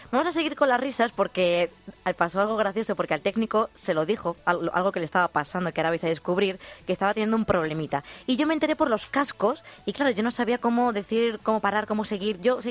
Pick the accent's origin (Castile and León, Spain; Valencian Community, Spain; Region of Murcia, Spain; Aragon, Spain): Castile and León, Spain; Medina del Campo; Porque yo soy de Medina del Campo.